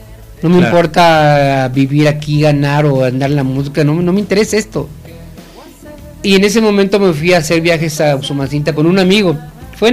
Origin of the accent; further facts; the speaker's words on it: Monterrey, Nuevo León, Mexico; Yo soy de Monterrey y ahí nací, es mi ciudad, la amo con todo el corazón.